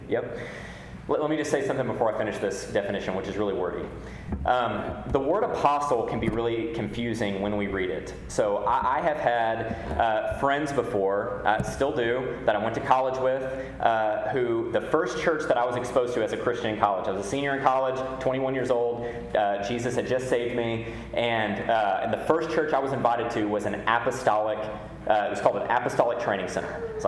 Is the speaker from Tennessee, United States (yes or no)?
no; Texas, United States; now in Fort Worth, United States; That doesn't really mean a lot to us in Fort Worth, Texas, but I am from West Texas, and to own the cattle on 1,000 hills means a lot.